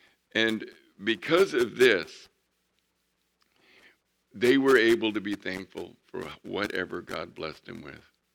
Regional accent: El Centro, California, United States; So I told him that I was from El Centro and that this January we'll be celebrating our 40th years of Sunday morning services.

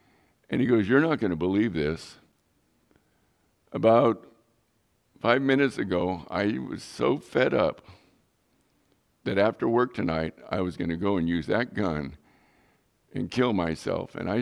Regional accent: San Diego, California, United States; now in El Centro, United States; As crazy as it sounds, I grew up in San Diego. I came down here to El Centro.

